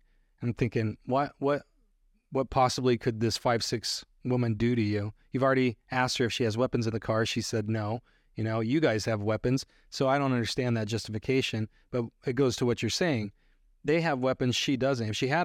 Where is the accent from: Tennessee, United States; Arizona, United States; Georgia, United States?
Arizona, United States; the town that I grew up in was near Tombstone.